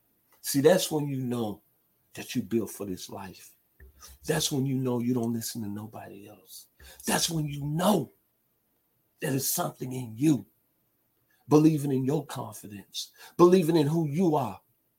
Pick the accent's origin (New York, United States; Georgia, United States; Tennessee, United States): Tennessee, United States; Memphis; the 901 baby. My hometown, Memphis, Tennessee.